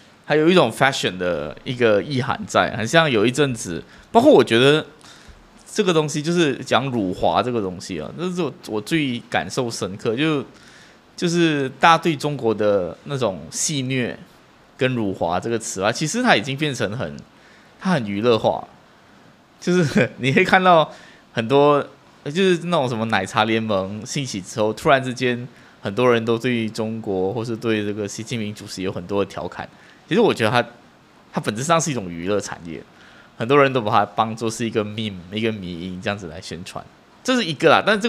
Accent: Malaysia; 我们马来西亚华人

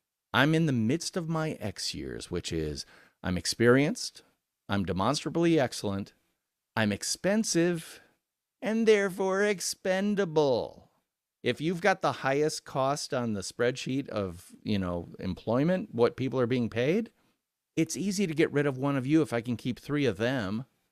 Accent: Midwest, United States; okay, I'm from the Midwest, right? We have that kind of, oh, yeah, you're not all that, mister. You're not better than anybody else.

